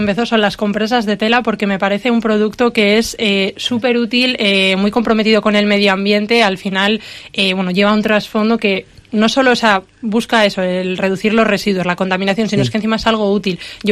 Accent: Cantabria, Spain; yo pues soy de aquí, de Cantabria, a mí eso me identifica mucho, el mar me encanta

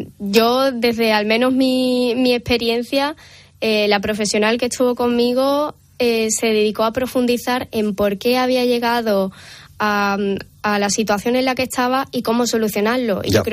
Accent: Arcos de la Frontera, Andalusia, Spain; ¿por qué no encajo en mi pueblo, que es Argos de la Frontera?

